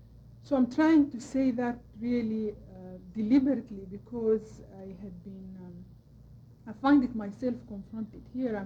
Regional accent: Sudan; And here I am from Sudan, Africa.

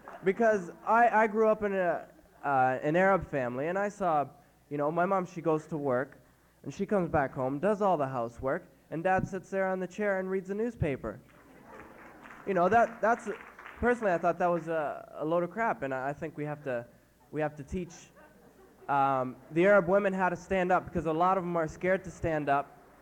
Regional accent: Canada; I'm a Canadian Arab.

